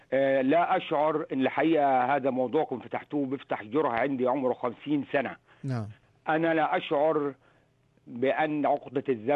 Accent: Palestine; now in Australia; كانت أستراليا هي الدولة الوحيدة التي فتحت لي أبوابها. لقد منحتني الحياة. أنا بحب بلدي فلسطين

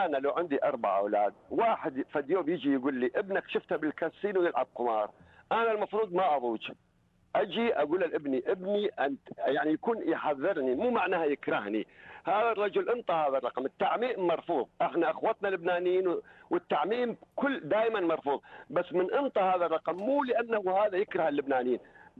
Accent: Iraq; انا هسه عراقي في هالاوضاع الموجود بالعراق

